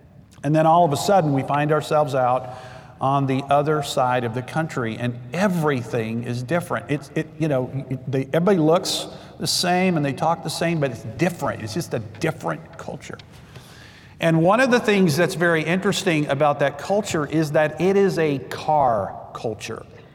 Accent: Texas, United States; also born or lived in Greenville, United States / Wisconsin, United States / Minnesota, United States; I grew up in South Texas.

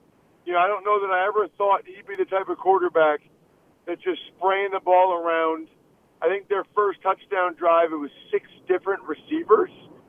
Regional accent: Pennsylvania, United States; And then, obviously, I grew up outside of Philadelphia.

